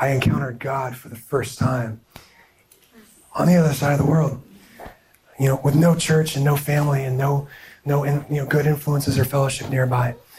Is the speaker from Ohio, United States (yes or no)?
yes; Ohio, United States; I grew up in Ohio. I'm a local. I grew up in a Christian home, a solid Christian home.